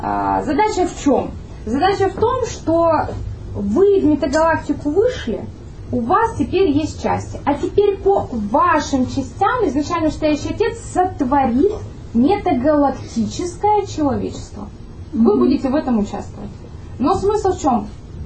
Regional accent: Moscow, Russia; я сама из Москвы

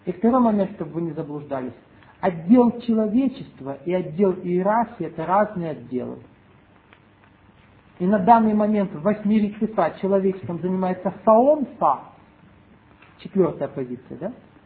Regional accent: Russia; now in Ukraine; Вам, потому что я россиянин. По паспорту. А живу на Украине. И жена Украина.

